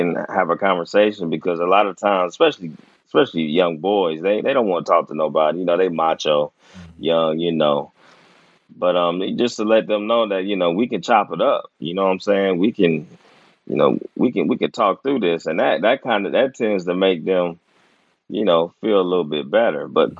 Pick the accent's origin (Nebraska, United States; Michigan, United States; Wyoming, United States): Nebraska, United States; Omaha; born there; The thing about me, folks probably don't know, is I was born in Omaha, Nebraska.